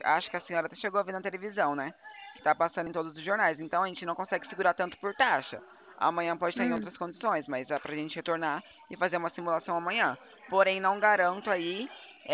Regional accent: Tupã, São Paulo, Brazil; Oi, sou de Tupã.

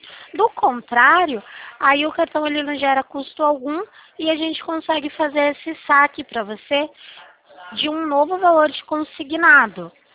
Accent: Limeira, São Paulo, Brazil; eu sou aqui da cidade de Limeira.

